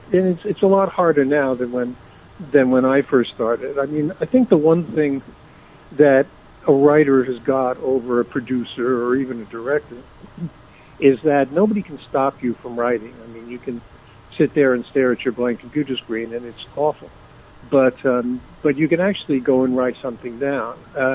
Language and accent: English; United States; I'm an American, but when I came back to the States, I had at least one credit